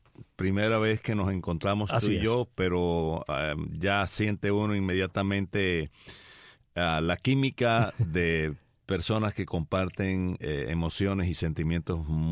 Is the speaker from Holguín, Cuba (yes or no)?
no; Gaspar, Ciego de Ávila, Cuba; also born or lived in Camagüey; Se casaron en 1948, en 1949 nací yo, pero nací en Camagüey. Regresamos a Gaspar y allí tuve yo toda mi niñez hasta los 11 años.